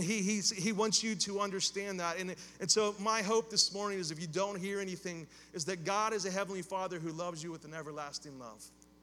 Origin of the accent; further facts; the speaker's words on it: Pennsylvania, United States; I'm from Western Pennsylvania.